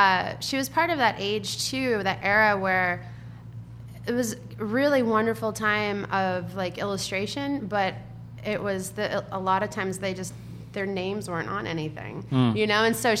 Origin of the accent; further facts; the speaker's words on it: Missouri, United States; Yeah, so I grew up in Missouri.